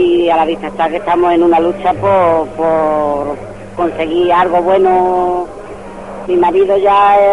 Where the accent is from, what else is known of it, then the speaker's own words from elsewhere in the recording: Minas de Riotinto, Andalusia, Spain; De Río Tinto.